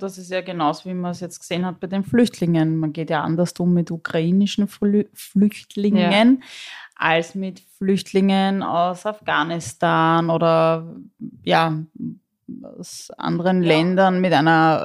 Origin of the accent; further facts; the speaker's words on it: Austria; also es ist meine Heimat, ja.